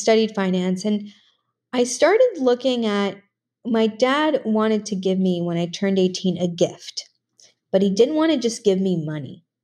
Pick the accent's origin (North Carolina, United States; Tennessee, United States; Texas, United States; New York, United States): New York, United States; So I grew up in New York, but my mother took me every weekend and without the intent of me becoming an artist, took me every weekend to museums.